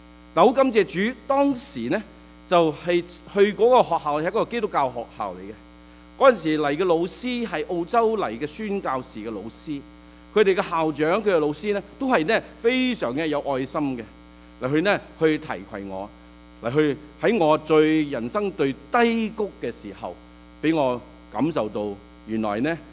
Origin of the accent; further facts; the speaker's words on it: Sabah, Malaysia; also born or lived in Hong Kong; 我自己在香港出生。那我爸爸在我八岁的时候呢就去南洋，当时叫做北婆罗洲，现在叫做沙巴马来西亚。那在那里呢是去做生意，那呢就抌低我们家一年，然后呢就一年之后呢我们就坐船用了20日的时间就去